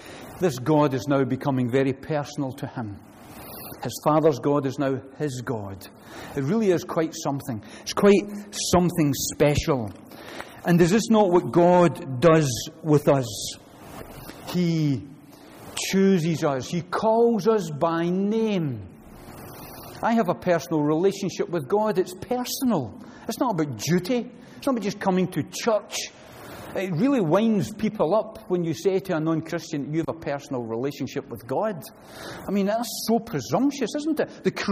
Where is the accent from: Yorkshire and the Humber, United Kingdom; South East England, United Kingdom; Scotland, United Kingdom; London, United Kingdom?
Scotland, United Kingdom; Glasgow; born there; I was born in Glasgow in 2000 and whenever.